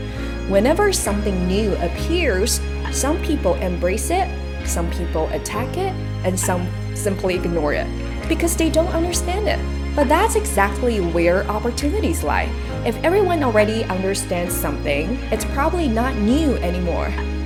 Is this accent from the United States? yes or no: no; China; Growing up in China, many of us were raised inside a system shaped by planned economy thinking.